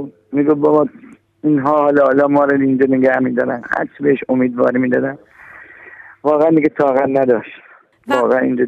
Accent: Iran; من یک ایرانی هستم به اتفاق فرزندم حسین. به خاطر وضع اجتماعی ایران که واقعاً وضع آلوده ای داره، من خودم در ایران که زندگی میکردم احتیاط داشتم.

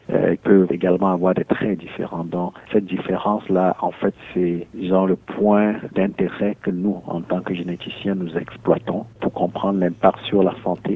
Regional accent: Cameroon; moved away as an adult; now in South Africa; je suis médecin de formation, spécialiste en génétique médicale. Je suis Camerounais d'origine et je travaille en Afrique du Sud depuis une dizaine d'années.

